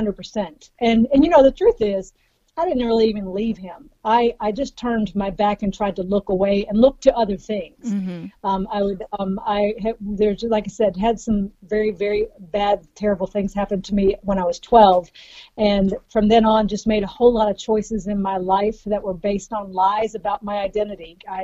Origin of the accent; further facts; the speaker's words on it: Nashville, Tennessee, United States; I lived in the Bible Belt. I was raised in Nashville, right outside of Nashville, Tennessee.